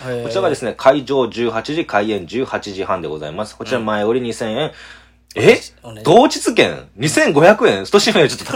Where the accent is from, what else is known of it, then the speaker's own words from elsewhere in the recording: Okayama, Japan; 次の日、1月11日はですね、僕のふるさと、岡山で、はい、やらせていただきます。